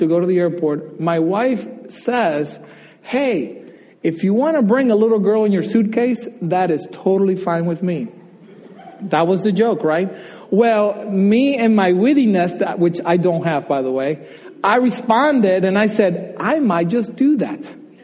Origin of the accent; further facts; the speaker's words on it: Dominican Republic; If you did not know, I grew up in Dominican Republic, and adoption is the last thing in our culture.